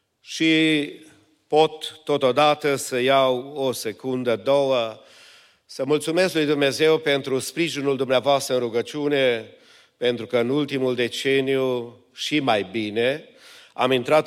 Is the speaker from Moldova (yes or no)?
no; Romania; Îmi amintesc când am crescut în România, într-un context a comunismului